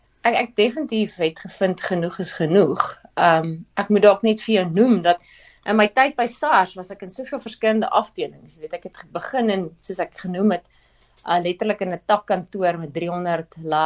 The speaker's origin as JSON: {"language": "Afrikaans", "town": "Randfontein", "region": "Gauteng", "country": "South Africa", "tie": "born or raised there", "said": "ek kom eintlik van die Wesrand af, beklein hoeve groot geword, buite Randfontein, skool gegaan, in die klein dorpie, laerskool en hoërskool"}